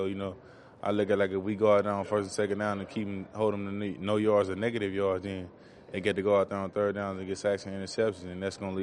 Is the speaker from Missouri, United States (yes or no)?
yes; St. Louis, Missouri, United States; You know, I grew up in St. Louis 14 years here and never been inside of the stadium